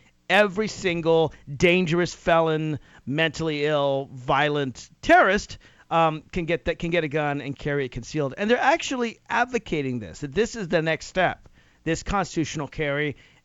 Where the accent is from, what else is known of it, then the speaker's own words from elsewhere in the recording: Virginia, United States; Virginia, for example, my home state.